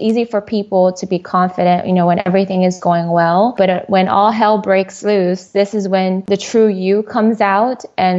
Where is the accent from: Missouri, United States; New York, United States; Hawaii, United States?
Hawaii, United States; I'm from Hawaii. And my background is I'm a little bit of a mutt, like everybody seems like, and from Hawaii. I'm an Asian Hispanic Pacific Islander, so I do have Filipino blood, Spanish blood, Thai, Chinese